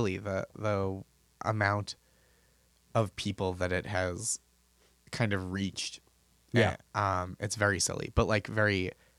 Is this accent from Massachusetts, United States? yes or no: yes; Boston, Massachusetts, United States; I am from Boston.